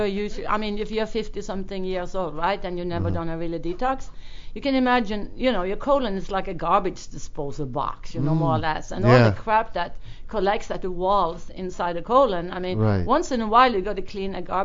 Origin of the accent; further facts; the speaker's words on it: Norway; Well, I'm from Norway, and I was just home for the last season